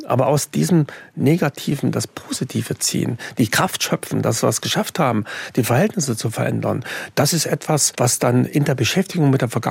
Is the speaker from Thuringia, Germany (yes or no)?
yes; Jena, Thuringia, Germany; Wenn ich in meiner Heimatstadt Jena bin